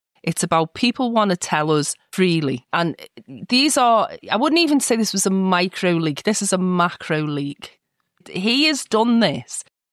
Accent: Liverpool, North West England, United Kingdom; Well, I'm from Liverpool

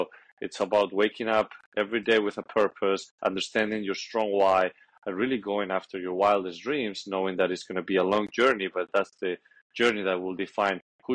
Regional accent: Madrid, Community of Madrid, Spain; English is a second language; moved away as an adult; now in United States; because I'm from Madrid, Spain, and I came here to the States with a tennis scholarship

